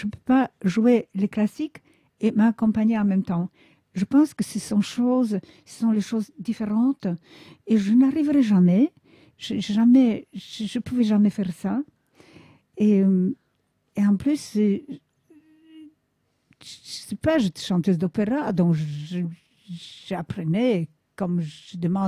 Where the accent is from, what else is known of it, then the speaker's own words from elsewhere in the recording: Poland; French is a second language; Dans ma jeunesse en Pologne